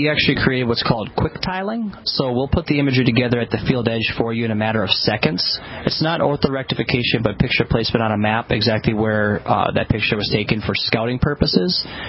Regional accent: North Dakota, United States; I'm from North Dakota, so I'm a huge advocate for North Dakota

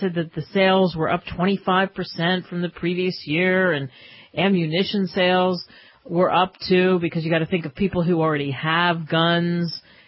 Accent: Northeast, United States; Oh, I know. I grew up in the Northeast. I'm well aware, Tomas, of how cold it can get.

